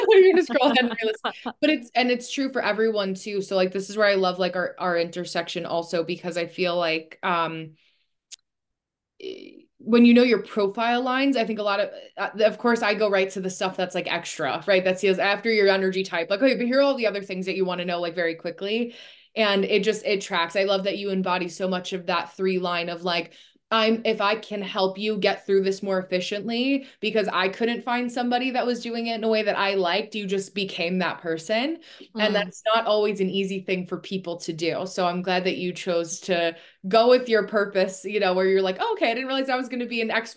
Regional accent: New Jersey, United States; I grew up in New Jersey and I'm right outside of New York City.

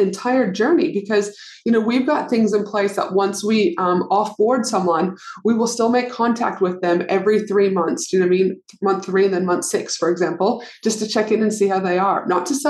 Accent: Canada; I remember back in Canada, we're both from Canada

